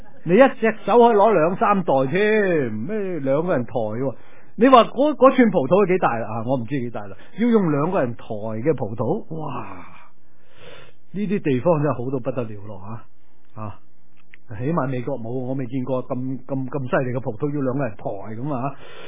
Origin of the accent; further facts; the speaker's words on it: China; 我们中国人说硬颈，不是硬心